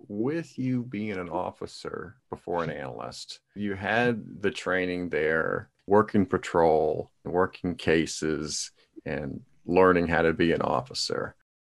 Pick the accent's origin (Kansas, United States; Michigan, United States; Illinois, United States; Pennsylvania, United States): Pennsylvania, United States; now in Baltimore, United States; I was from Pennsylvania, so I was new to the city, new to the profession